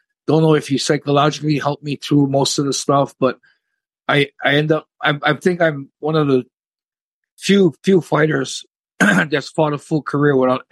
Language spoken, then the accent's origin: English; Honolulu, Hawaii, United States; Well, I started up, I grew up in, born and raised in Honolulu, Hawaii. I have one brother